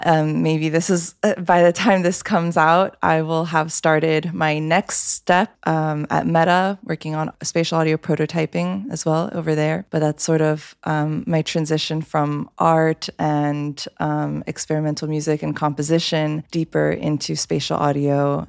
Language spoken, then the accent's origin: English; France; I studied cello and voice growing up in France in conservatory.